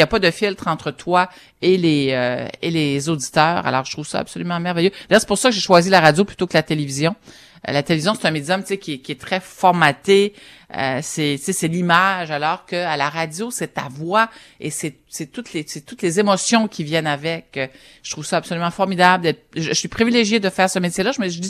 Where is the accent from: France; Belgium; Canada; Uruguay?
Canada; Quebec; j'ai fait comme plusieurs Québécois, parcouru un peu le Québec, un peu de Gaspésie parce que c'est ma région natale